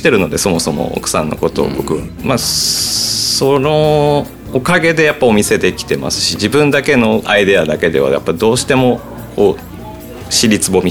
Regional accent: Izumo, Shimane, Japan; 自分は出雲市湖陵町の出身で

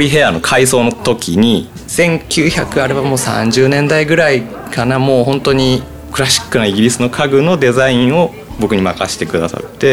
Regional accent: Izumo, Shimane, Japan; 自分は出雲市湖陵町の出身で

